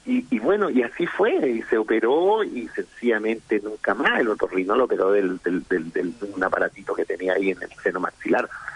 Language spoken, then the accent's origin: Spanish; Ovalle, Coquimbo, Chile; Yo, tú sabes que yo soy de Ovalle, amo mi región.